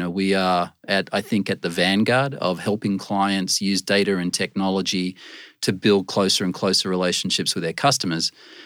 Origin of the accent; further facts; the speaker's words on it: Sydney, New South Wales, Australia; moved away as an adult; now in New York, United States; Originally from Sydney, Australia, but came to New York relatively early in my career.